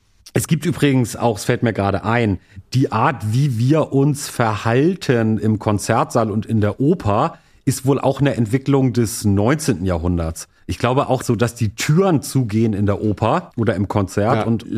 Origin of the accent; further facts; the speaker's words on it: Hamburg, Germany; bin natürlich jetzt mit dem Aura des Nachtlebens sozialisiert als Hamburger